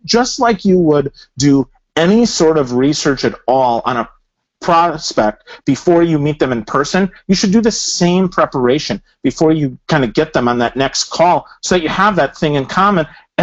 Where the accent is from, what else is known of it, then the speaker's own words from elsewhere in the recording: Wisconsin, United States; now in Tampa, United States; I'm a graduate of Lakeland College, that I'm from Wisconsin, that I moved to Tampa